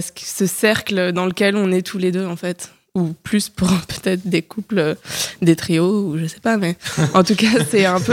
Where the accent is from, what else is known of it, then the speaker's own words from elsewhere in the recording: Paris, Île-de-France, France; je suis une Parisienne de 29 ans. Récemment reparisienne plutôt, parce que j'ai grandi à Paris, mais je suis partie un petit moment vivre en province.